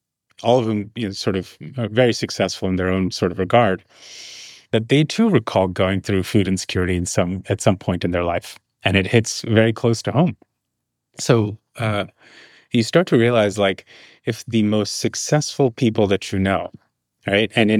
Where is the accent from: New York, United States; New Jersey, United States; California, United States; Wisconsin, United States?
New York, United States; New York City; growing up in New York City, I saw my parents struggle. You know, it's like the immigrant sort of hustle, right? You grow up in New York City.